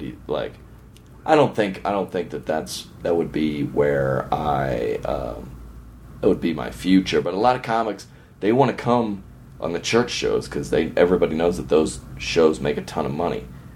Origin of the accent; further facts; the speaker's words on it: the South, United States; I grew up in the South.